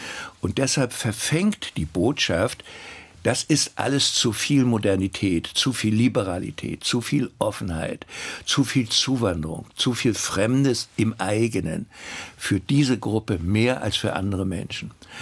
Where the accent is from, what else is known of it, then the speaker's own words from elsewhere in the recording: Mecklenburg-Vorpommern, Germany; Für mich als Mecklenburger alles abenteuerlich fremd